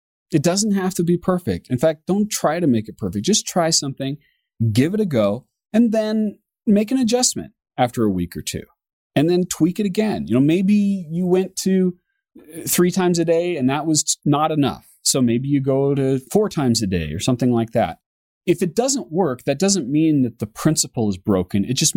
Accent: United States; me being an American, that cars belong on the right side of the road

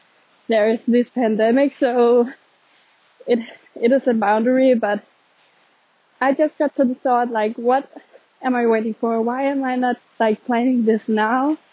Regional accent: Denmark; And I'm actually from Denmark, so I truly understand you when you talk about the cold and the dark mornings and evenings of Norway.

